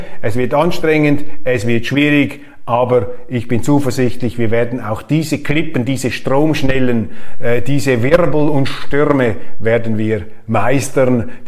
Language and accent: German; Switzerland; Das lässt einen als Schweizer immer etwas zusammenzucken, wenn die Deutschen wieder eine militärische Führungsmacht sein sollen.